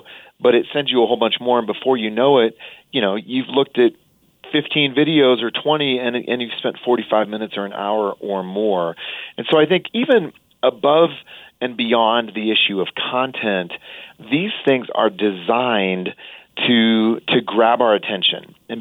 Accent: Iowa, United States; I grew up in Iowa, and you go to the state fair, and you would often get cotton candy.

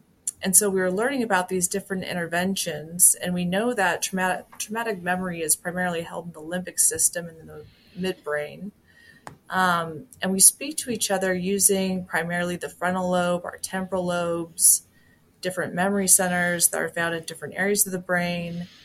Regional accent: Los Angeles, California, United States; So like growing up in Los Angeles, I remember passing by homeless people as a kid

